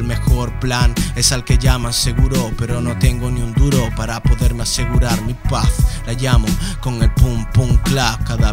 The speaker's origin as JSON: {"language": "Spanish", "country": "Dominican Republic", "said": "como dominicano, al fin que soy, pues me gusta estar un poco al tanto de las cosas que pasan por allí"}